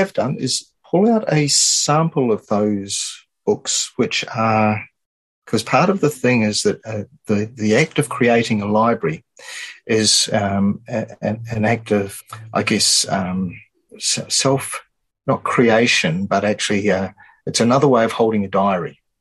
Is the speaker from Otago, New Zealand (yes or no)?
yes; Dunedin, Otago, New Zealand; I grew up in a city called Dunedin, which has its own quirks and character. Left there when I was 20, about 5 years in Wellington.